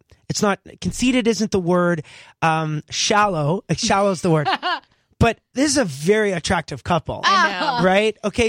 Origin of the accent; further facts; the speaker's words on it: Canada; now in Nashville, United States; as a Canadian now living in Nashville